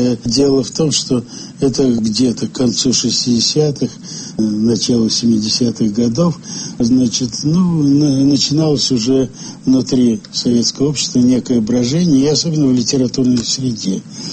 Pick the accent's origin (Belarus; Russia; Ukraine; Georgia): Russia; извините, просто русским себя считаю. Хотя я смешанного происхождения